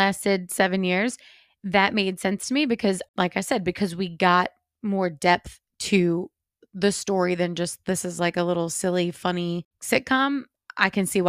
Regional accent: Louisiana, United States; I say I'm from Louisiana, they're all like, oh, Mardi Gras.

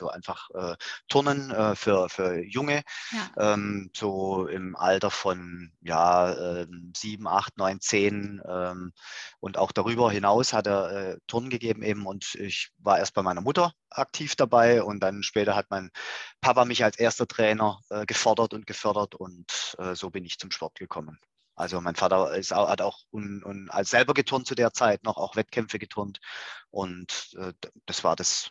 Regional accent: Waiblingen, Baden-Württemberg, Germany; born there; ich bin ja gebürtiger Waiblinger, die Stauferstadt Waiblingen

